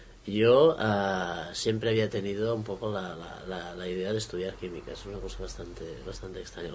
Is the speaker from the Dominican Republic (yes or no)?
no; Barcelona, Catalonia, Spain; yo soy de Barcelona. Y nací en el 61